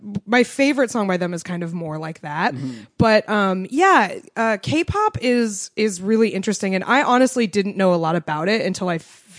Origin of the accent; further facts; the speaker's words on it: New England, United States; I liked like I grew up in New England. I liked like Boston hardcore.